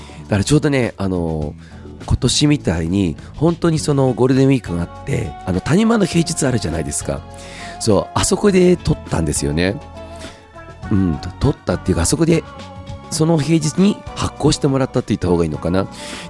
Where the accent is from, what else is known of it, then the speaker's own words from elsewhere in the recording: Kawaguchi, Saitama, Japan; 僕のその、生まれ育ったところ、まあ、埼玉県の川口というところなんですけれども